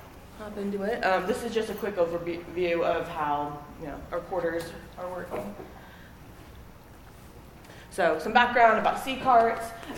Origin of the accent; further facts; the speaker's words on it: Indiana, United States; I'm originally from Southern Indiana. I graduated from University of Southern Indiana in December 21.